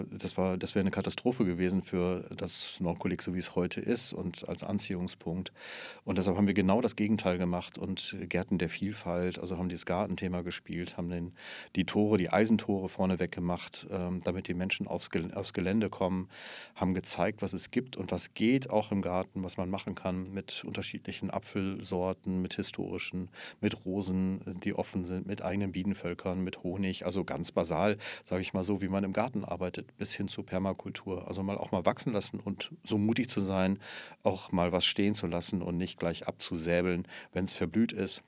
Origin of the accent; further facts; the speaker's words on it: North Rhine-Westphalia, Germany; Ja, ich komme aus Westfalen